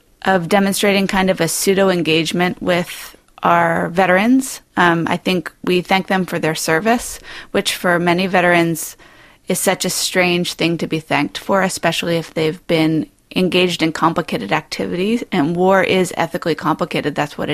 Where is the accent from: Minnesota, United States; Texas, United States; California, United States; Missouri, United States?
Texas, United States; Dallas; also born or lived in New York City, United States; I did most of my growing up in Texas, in a town called Dallas.